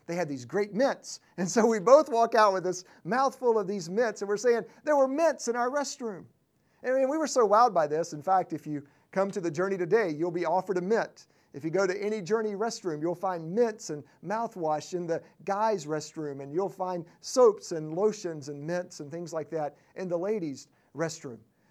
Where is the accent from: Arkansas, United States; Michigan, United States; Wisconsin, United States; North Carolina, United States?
North Carolina, United States; My second thought was, how does he know we're from North Carolina?